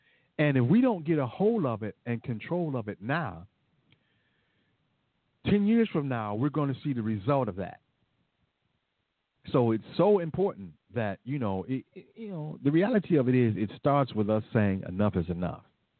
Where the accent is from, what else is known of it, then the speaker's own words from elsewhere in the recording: Detroit, Michigan, United States; my friends and my old friends who I grew up with in the Detroit area